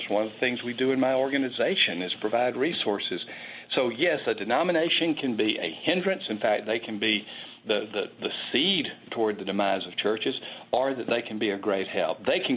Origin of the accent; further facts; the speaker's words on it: Alabama, United States; accent: southern; I have a southern accent. I sometimes facetiously say I grew up in L.A., which is Lower Alabama. Growing up in Lower Alabama, I was in this small town in South Alabama.